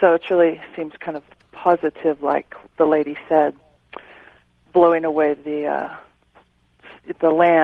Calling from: Santa Fe, New Mexico, United States; I'm calling from Santa Fe.

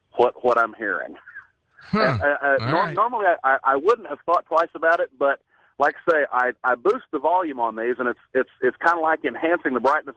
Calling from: Oklahoma, United States; Calling from North Central Oklahoma.

